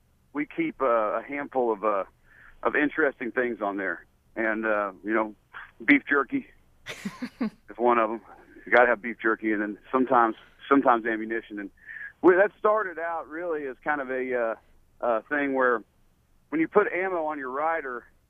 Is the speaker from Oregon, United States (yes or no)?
no; Indiana, United States; Well, I mean, you know, we come from Brown County, Indiana, you know, and it's just like, you know, here in Henderson.